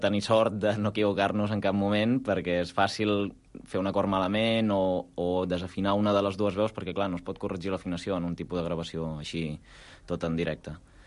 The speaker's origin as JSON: {"language": "Catalan", "town": "Reus", "region": "Catalonia", "country": "Spain", "said": "vam fer una cantada a Reus, perquè jo sóc de Reus"}